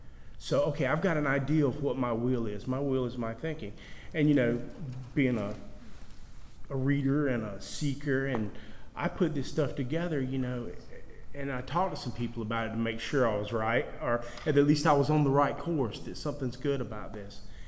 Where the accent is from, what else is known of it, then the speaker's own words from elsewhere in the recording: the South, United States; accent: southern; I have kind of moderated my southern accent for y'all tonight.